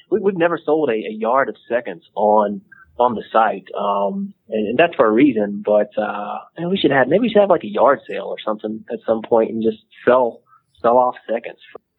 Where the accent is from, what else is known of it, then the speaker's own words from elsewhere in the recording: North Carolina, United States; I grew up in North Carolina going camping with my parents and stuff at lakes around North Carolina.